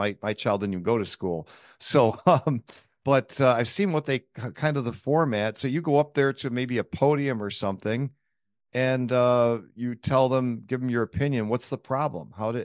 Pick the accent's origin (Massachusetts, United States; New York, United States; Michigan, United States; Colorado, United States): New York, United States; Buffalo; He's from my hometown, Buffalo, New York, Chickawaga Orchard Park. We both grew up here.